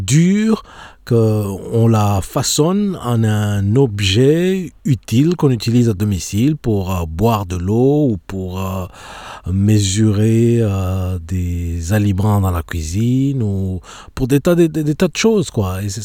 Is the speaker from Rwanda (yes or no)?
yes; Rwanda; moi je regarde par exemple dans mon pays natal, au Rwanda